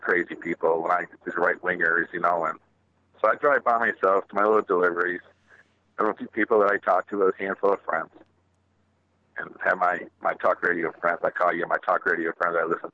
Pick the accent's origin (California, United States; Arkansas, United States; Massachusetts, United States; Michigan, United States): Michigan, United States; Well, yeah. I'm originally from Michigan, but even there, you know, it's, you know, people that voted for Trump that have an ounce of intelligence, they know they screwed up.